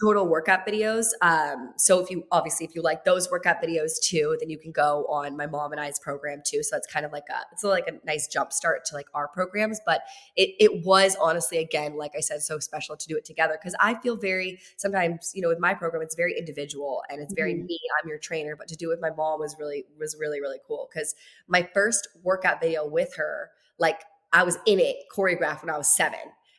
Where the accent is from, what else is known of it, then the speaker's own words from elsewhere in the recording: Virginia, United States; now in Los Angeles, United States; I was like, I'm in Los Angeles. I'm from Virginia. So I'm in LA. This is my dream.